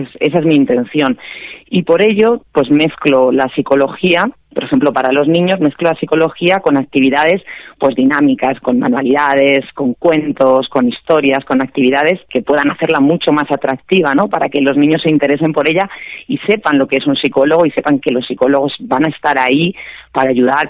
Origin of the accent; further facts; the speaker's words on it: Community of Madrid, Spain; now in Marugán, Spain; vivo en Marugán, realmente soy madrileña, lo que pasa es que llevo muchísimos años de aquí en Segovia y, bueno, como he dicho en otras ocasiones, me siento muy segoviana.